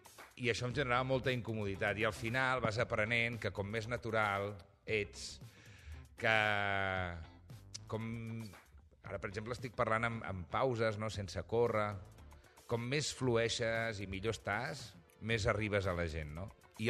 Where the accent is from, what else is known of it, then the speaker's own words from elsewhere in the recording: Vic, Catalonia, Spain; born there; jo sóc d'Osona, ho saps, això. Jo vaig néixer a Vic. Per tant, ho sé tot de Vic.